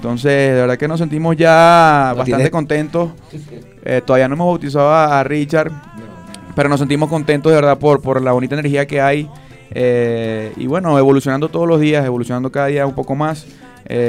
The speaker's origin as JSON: {"language": "Spanish", "country": "Venezuela", "said": "Con todo el respeto de nuestros hermanos venezolanos, nosotros somos venezolanos, pero nuestra música indiscutiblemente es más sonada acá en Colombia"}